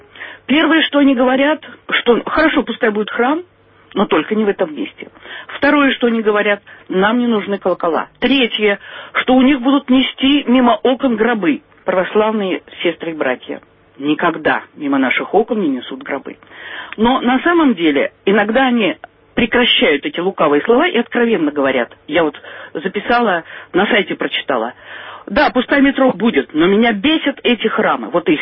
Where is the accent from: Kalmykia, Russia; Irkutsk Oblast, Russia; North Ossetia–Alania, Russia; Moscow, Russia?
Moscow, Russia; Мы тоже москвичи, мы тоже граждане нашей страны.